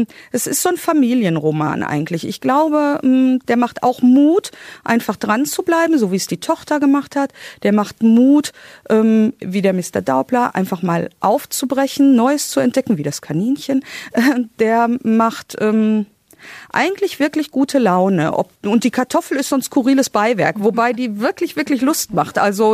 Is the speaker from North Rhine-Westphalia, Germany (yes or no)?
yes; North Rhine-Westphalia, Germany; wir als Ruhrpottler mit unseren Kleingärten